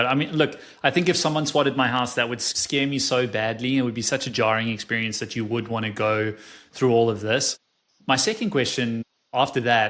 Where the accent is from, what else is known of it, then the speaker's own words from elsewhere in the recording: South Africa; now in Netherlands; Look, I come from South Africa, and most South Africans are pretty sensitive about sharing, you know, their home address and stuff.